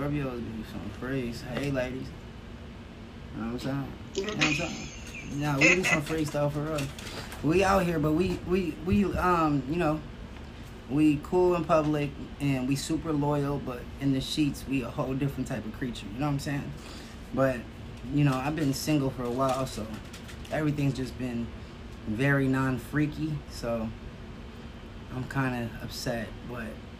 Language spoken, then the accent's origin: English; Beverly Hills, California, United States; I'm from Los Angeles, Beverly Hills, California.